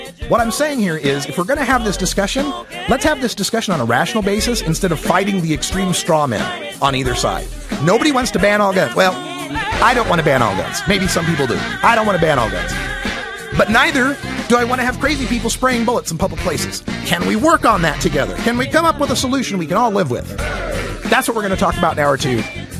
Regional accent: Idaho, United States; because like I said, I grew up in Idaho. I know the guys.

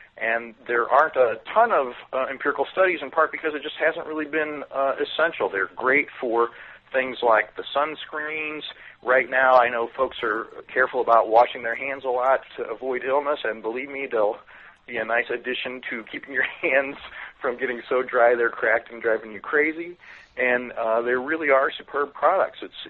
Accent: Missouri, United States; I love Kansas City. I grew up in Missouri

